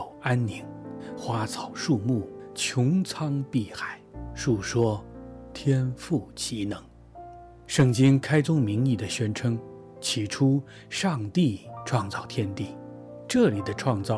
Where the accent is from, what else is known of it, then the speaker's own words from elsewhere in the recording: Hong Kong; 我生于香港，长于香港，小小而又奇妙的国际都会